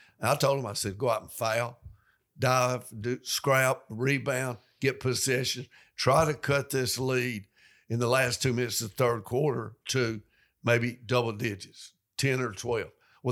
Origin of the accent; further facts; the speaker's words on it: East Lake, United States; Now, you know, again, still I'm from East Lake and not real bright